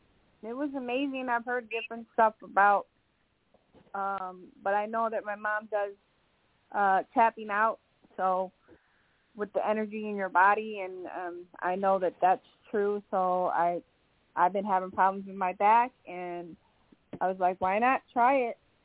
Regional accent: Michigan, United States; I was invited by Adelita White, and I'm from Michigan.

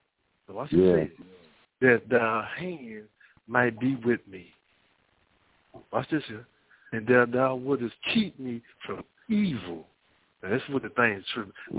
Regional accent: Fort Worth, Texas, United States; now in Beaumont, United States; You know, Texas pretty big, right? I'm in Beaumont, Texas. One time they come visit, I'm from Fort Worth. If somebody know about Texas, that's 6 hours.

